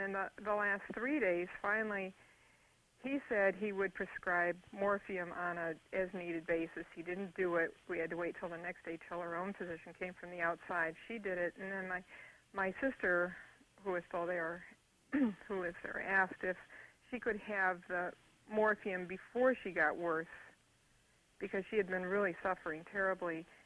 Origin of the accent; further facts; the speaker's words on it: Michigan, United States; Anyway, I'm from Michigan, and I'm proud to have this have happened in my home state.